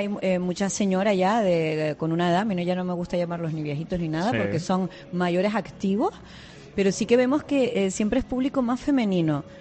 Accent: Canary Islands, Spain; yo soy del sur de Tenerife

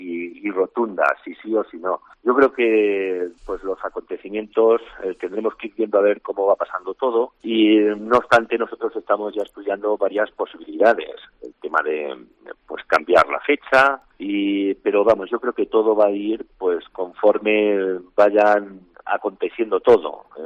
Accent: Membrilla, Castilla-La Mancha, Spain; aquí en mi pueblo, aquí en Membrilla

